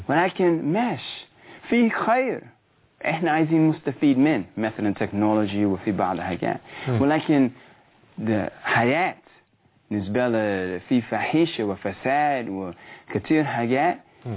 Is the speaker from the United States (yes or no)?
yes; United States; Arabic is a second language; أنا أمريكاني، فأنا من أمريكا،